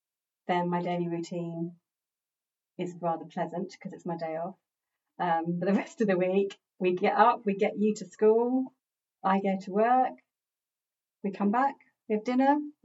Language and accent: English; Worthing, South East England, United Kingdom; Worthing, born and bred.